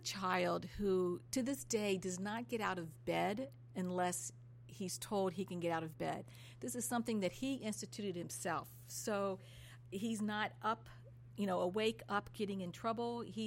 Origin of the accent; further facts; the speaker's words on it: Ohio, United States; But I was born in Ohio, spent my childhood in Ohio, just about all of it.